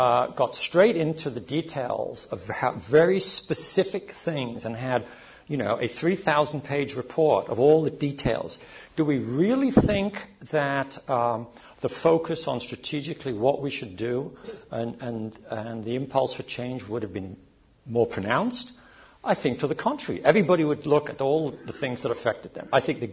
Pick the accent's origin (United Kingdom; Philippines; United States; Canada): United Kingdom; England; I was brought up in Old England.